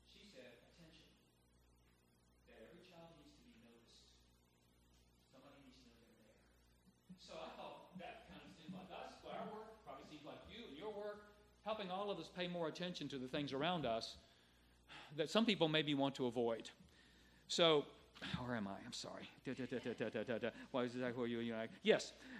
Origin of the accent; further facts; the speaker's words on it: Blue Ridge, Virginia, United States; I'm back living where I grew up in Blue Ridge, Virginia, after 40 years on the lam.